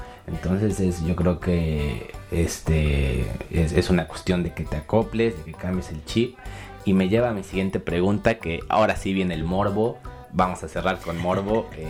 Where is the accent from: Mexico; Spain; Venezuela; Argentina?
Mexico; now in Poland; me tomaría más tiempo bajarme ese ego de ay, soy mexicano o ay, las cosas funcionan así.